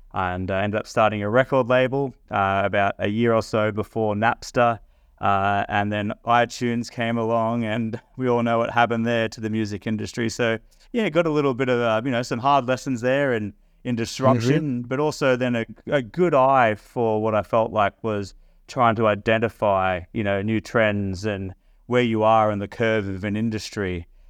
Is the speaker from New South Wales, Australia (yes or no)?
yes; Cronulla, New South Wales, Australia; also born or lived in Maroubra; Look, I was born in Maroubra, grew up in Cronulla.